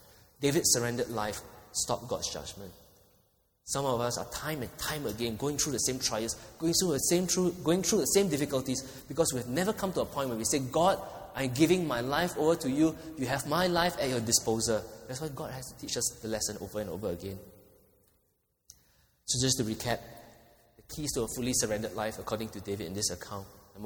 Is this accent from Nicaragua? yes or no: no; Singapore; we have, as Singaporean Christians, been too pampered.